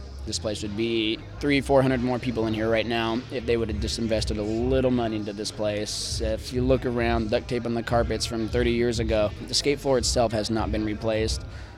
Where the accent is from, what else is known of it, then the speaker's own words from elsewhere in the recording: Auburn, Washington, United States; I'm from Auburn, Washington.